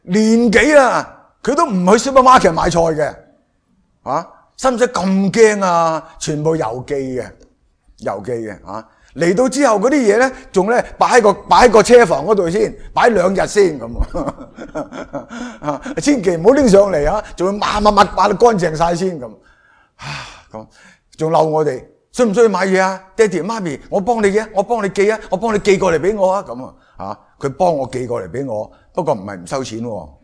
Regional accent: Guangdong, China; 咁我哋广东人有句说话啊，唔系就系广东人讲嘅

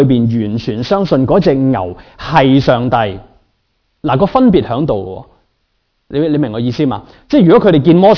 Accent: Guangdong, China; 可能有时候这种平安呢，不过是我们中国人广东人那种呢

